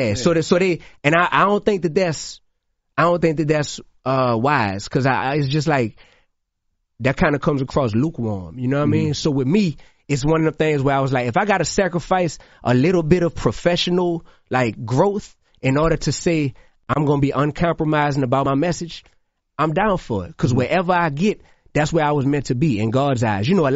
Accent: New Orleans, Louisiana, United States; No, I'm from New Orleans.

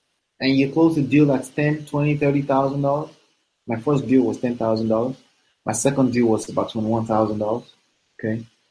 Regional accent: Nigeria; I'm trying to use the familiarity of me being a Nigerian.

